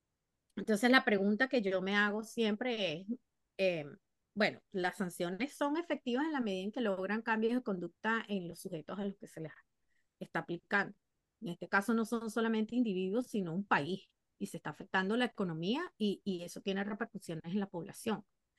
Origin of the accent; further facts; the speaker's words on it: Venezuela; para nosotros los que somos venezolanos que vivimos afuera